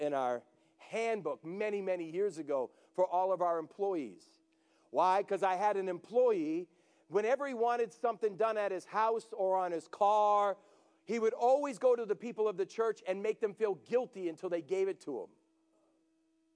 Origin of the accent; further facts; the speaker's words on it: New England, United States; I'm from New England. My dad was a contractor.